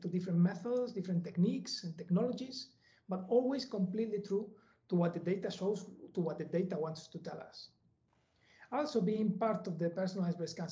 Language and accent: English; Valladolid, Castile and León, Spain; English is a second language; moved away as an adult; now in Cambridge, United Kingdom; a statistician and later as an associate lecturer in my hometown university. That was in Spain, in Valladolid.